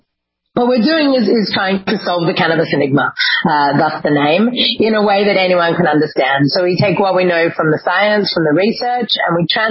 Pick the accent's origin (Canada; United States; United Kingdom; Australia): Australia; Sydney, New South Wales; born or raised there